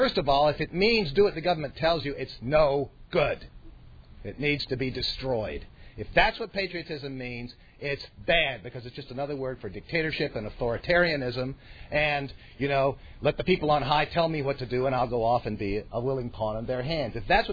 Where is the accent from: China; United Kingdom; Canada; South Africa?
Canada; moved away as an adult; now in United States; when I was born in the United States, but then my parents moved to Canada, and I went to school in Canada. And then for graduate school, I came down here